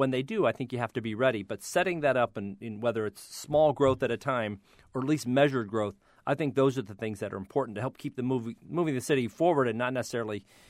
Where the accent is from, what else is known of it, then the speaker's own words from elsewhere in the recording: Akron, Ohio, United States; Well, you know, I grew up in Akron's neighborhoods. I became a grandfather 2 weeks ago, fifth generation of our family.